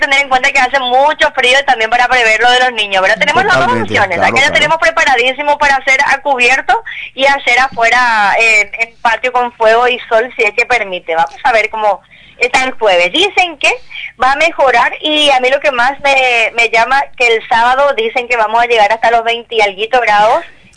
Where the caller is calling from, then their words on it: Luque, Central, Paraguay; yo soy parte de la Asociación Cultural Casa de Arte Bochín, acá en Isla Boado, Luque. Te estoy hablando desde aquí, desde Luque.